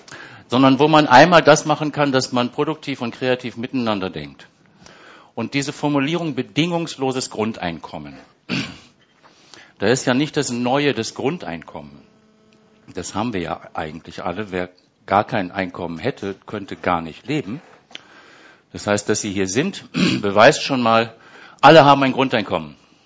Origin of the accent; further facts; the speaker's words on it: Germany; now in Switzerland; Ich komme aus Deutschland, ich bin dann in die Schweiz gegangen